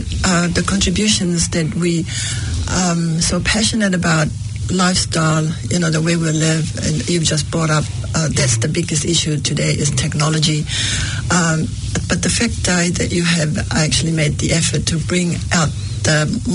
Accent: Samoa; when we were growing up in Samoa, going to school, no shoes

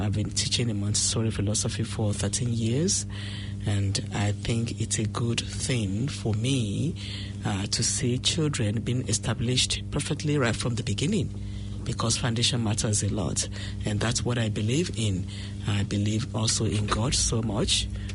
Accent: Nigeria; I'm a Nigerian, born into a Christian family.

